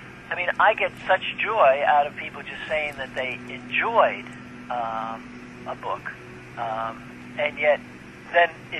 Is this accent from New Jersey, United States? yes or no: yes; New Jersey, United States; also born or lived in Brooklyn, New York; I started out in New York. I was a New Yorker. I was born in Brooklyn, and I went to northern New Jersey for middle school and high school, and then went to Connecticut for college.